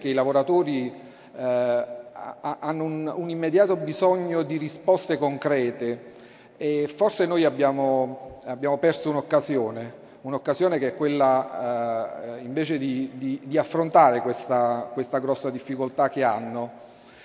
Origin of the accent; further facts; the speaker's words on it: Benevento, Campania, Italy; Guardate, giù da noi a Benevento l'idea dell'FLC 2002-2004-2006 ha dato un segnale diverso.